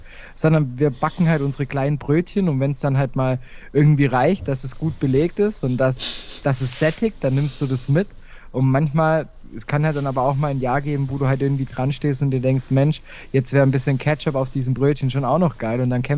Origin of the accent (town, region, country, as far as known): Baden-Württemberg, Germany; born or raised there